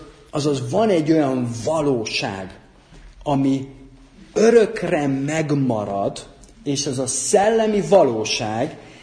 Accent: Debrecen, Hajdú-Bihar, Hungary; emlékszem régen, amikor még debreceni voltam, igazából debreceni vagyok. Mindig debreceni vagyok.

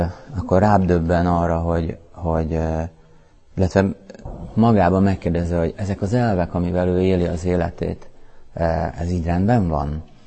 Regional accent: Szeged, Csongrád-Csanád, Hungary; now in Budapest, Hungary; Én Szegedről jöttem, egy éve élek Budapesten, utána megházasodtam

